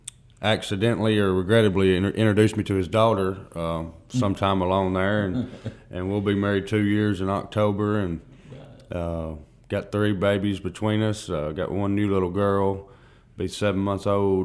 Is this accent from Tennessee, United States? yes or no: yes; Adamsville, Tennessee, United States; I was born and raised in Adamsville. Did most of my running over there. Been in Pickwick about the last 10 years, I guess.